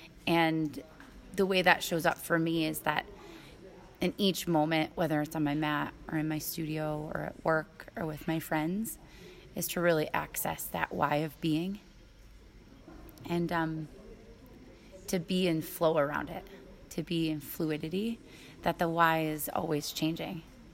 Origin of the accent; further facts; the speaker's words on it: Detroit, Michigan, United States; now in Kenya; in my hometown in Detroit and here in Kenya.